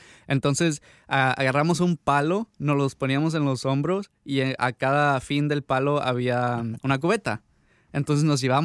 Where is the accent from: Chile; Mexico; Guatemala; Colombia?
Mexico; Chacala, Durango; Se llama Chacala, en el municipio de Tamazula, en el estado de Durango. Está como, o sea, a 2-3 horas de Culiacán, Sinaloa.